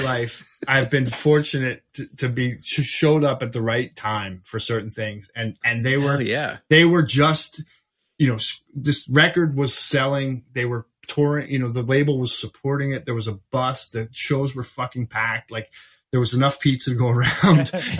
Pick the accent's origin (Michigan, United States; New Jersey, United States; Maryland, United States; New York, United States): New Jersey, United States; Like I'm from New Jersey and I'm tough